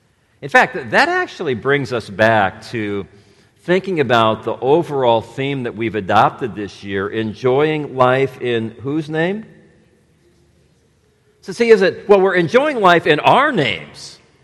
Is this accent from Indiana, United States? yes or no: yes; Gary, Indiana, United States; born or raised there